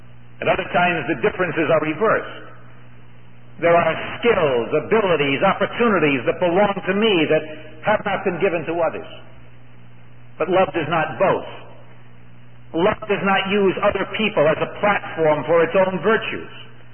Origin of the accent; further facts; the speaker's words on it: New York City, New York, United States; I grew up in Harlem, in New York City, in an area of Harlem called Mousetown.